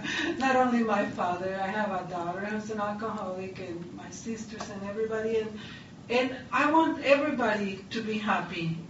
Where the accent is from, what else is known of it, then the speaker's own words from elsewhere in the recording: Ensenada, Baja California, Mexico; And I'm from Ensenada, Mexico, and I grew up in the ocean.